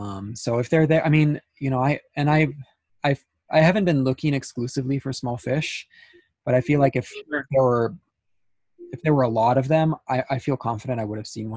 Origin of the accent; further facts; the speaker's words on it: California, United States; but I'm a Californian, and I'm up from Northern California, so I'm not afraid of cold water.